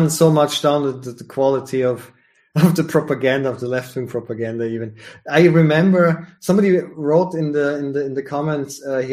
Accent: Austria; a kid growing up in Austria, never seen a black person in my life.

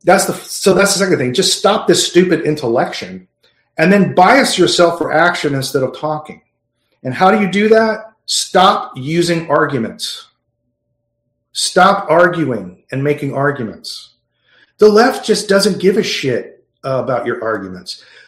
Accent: Plainview, Texas, United States; They actually go through my hometown of Plainview, Texas.

